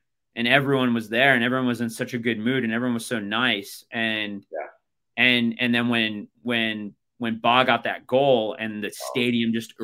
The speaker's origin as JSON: {"language": "English", "town": "Los Angeles", "region": "California", "country": "United States", "tie": "born or raised there", "said": "growing up in the Los Angeles area where, you know, Staples Center is so far removed from the center of Los Angeles, you know, and there was no stadium in the town I grew up in."}